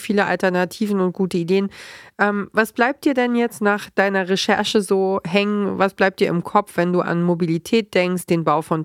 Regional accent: Berlin, Germany; Ich bin ja in Berlin aufgewachsen

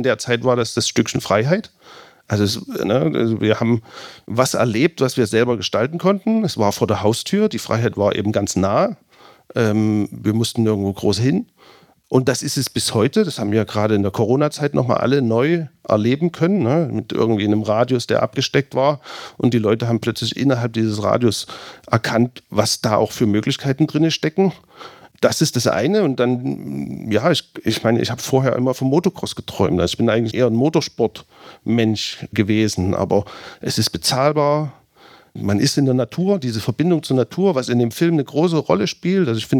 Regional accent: Gera, Thuringia, Germany; ich komme ja aus Gera

